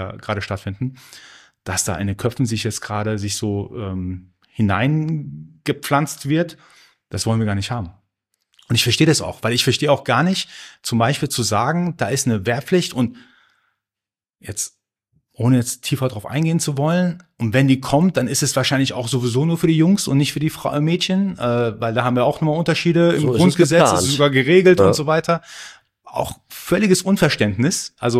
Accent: Germany; ich liebe Deutschland, das weißt du, ich bin ein ganz großer Fan von Deutschland, das ist meine Heimat

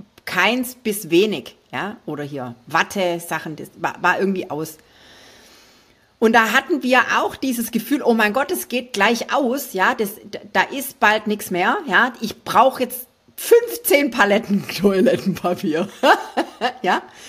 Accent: Baden-Württemberg, Germany; ich als Schwabe

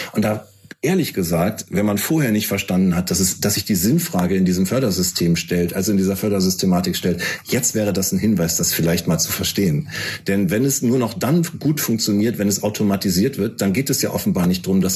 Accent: Cologne, North Rhine-Westphalia, Germany; ich bin ja Kölner

